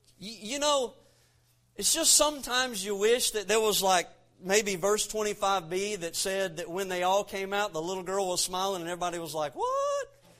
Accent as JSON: {"language": "English", "region": "Florida", "country": "United States", "tie": "born or raised there", "said": "I got Florida blood in me, man. I was born and raised in Florida."}